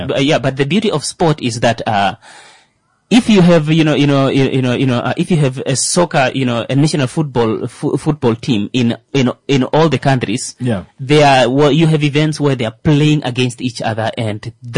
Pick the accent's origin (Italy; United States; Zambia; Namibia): Namibia; Kavango; I'm from Kavango, leave me alone.